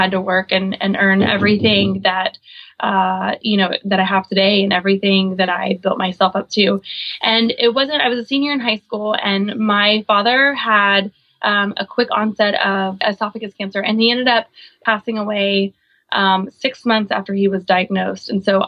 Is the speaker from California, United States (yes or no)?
no; Oklahoma, United States; So growing up, I grew up on a big horse ranch in the middle of Oklahoma. We baled hay in the middle of the summer.